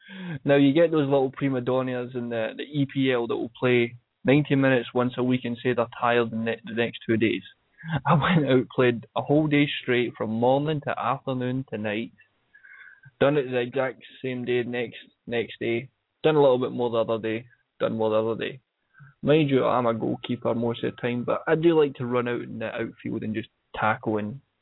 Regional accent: Scotland, United Kingdom; Well, I'm Scottish. It's what I grew up with.

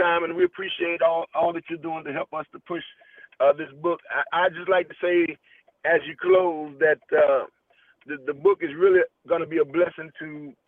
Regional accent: Virginia, United States; Well, let me tell you, I'm from Virginia. I'm born and raised right here

